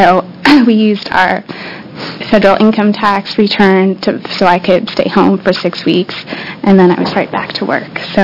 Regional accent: Portland, Oregon, United States; I'm also from Portland, Oregon, and the owner of a small business called Blue Sky Wellness Studio.

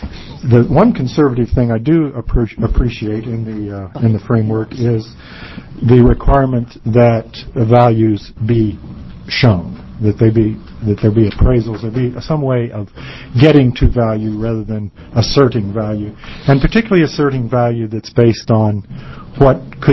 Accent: Hood River, Oregon, United States; From Hood River.

